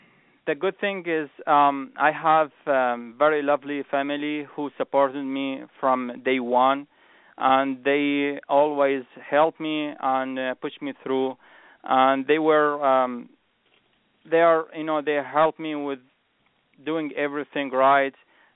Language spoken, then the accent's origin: English; Iraq; now in United States; I was born and raised in Iraq, and I always had a dream to join the military.